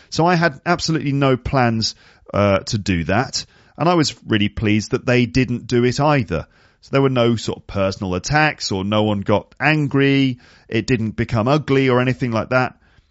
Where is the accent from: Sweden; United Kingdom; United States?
United Kingdom; accent: British; They were joking that they would sound like stupid Americans compared to my British accent